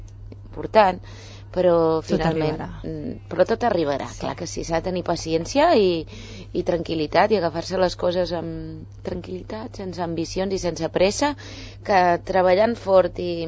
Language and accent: Catalan; Catalonia, Spain; now in Madrid, Spain; hi ha molta gent que es pensa, no sap que sóc catalana.